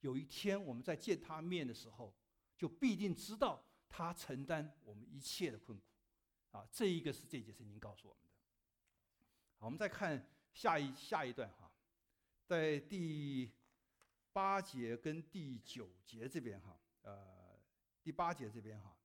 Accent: Taiwan; 我记得以前我在从小成长的时候是在那个台湾的高屏溪，我在高屏溪旁边长大的

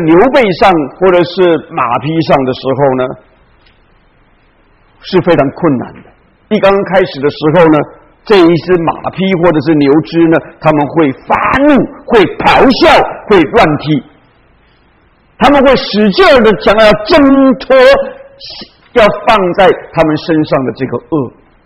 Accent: Taiwan; 从前在台湾呢，我不知道在中国怎么，因为我不在中国长大的。

